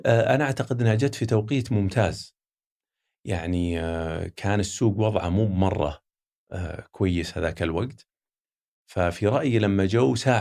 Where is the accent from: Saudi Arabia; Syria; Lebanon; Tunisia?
Saudi Arabia; نتأكد أنه ما في أحد يستخدمني أنا لأني أنا سعودي